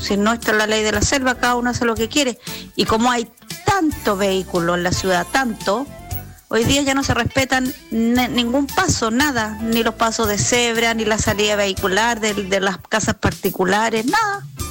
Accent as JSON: {"language": "Spanish", "country": "Chile", "said": "Todos somos chilenos."}